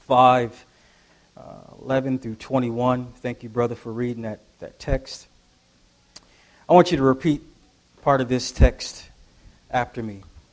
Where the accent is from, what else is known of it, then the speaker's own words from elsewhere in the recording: Buffalo, New York, United States; I grew up in Buffalo, New York, grew up at the Linwood Congregation.